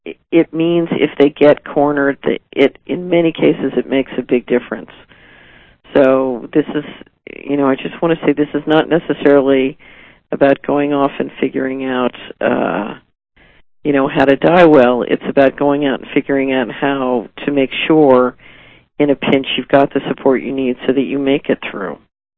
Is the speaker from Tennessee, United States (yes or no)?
no; Philadelphia, Pennsylvania, United States; I grew up in Philadelphia, so it's near and dear to my heart.